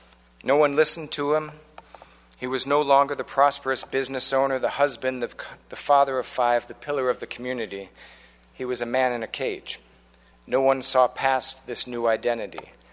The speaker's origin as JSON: {"language": "English", "town": "Chicago", "region": "Illinois", "country": "United States", "tie": "born or raised there", "said": "He was a hero of mine growing up in Chicago"}